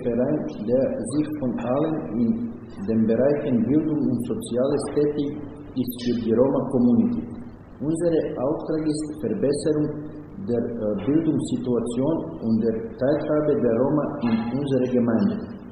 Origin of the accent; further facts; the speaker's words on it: Vladičin Han, Central Serbia, Serbia; German is a second language; Ich komme aus Vladičin Han